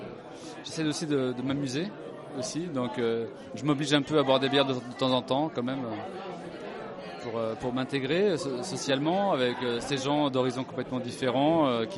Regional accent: Île-de-France, France; j'étais fabriqué en Seine-Saint-Denis comme eux, comme Montreuil. Ouais. J'ai grandi en Seine-Saint-Denis.

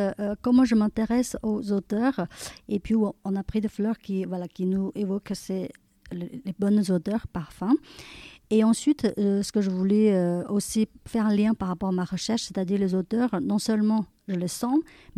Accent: China; moved away as an adult; now in France; je suis née en Chine et j'ai fait mes études jusqu'au master. Donc, c'est après bac avec 5 ans plus des études. Et ensuite, après le master en Chine, je suis arrivée en France pour faire une thèse.

